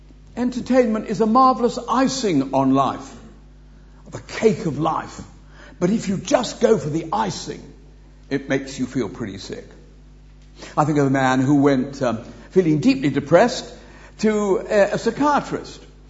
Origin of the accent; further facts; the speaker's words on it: Wales, United Kingdom; because I am a Welshman, and to come back to the Principality is a great privilege to me.